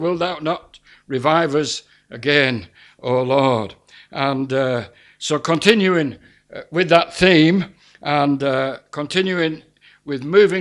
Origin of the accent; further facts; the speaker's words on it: Wyresdale, North West England, United Kingdom; And we was brought up in Wyresdale, just the other side of the Trough of Borland. So the ground is very familiar to us.